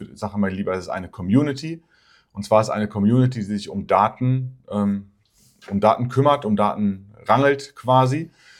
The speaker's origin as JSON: {"language": "German", "town": "Münster", "region": "North Rhine-Westphalia", "country": "Germany", "said": "ich komme aus Münster, wohne hier in Münster"}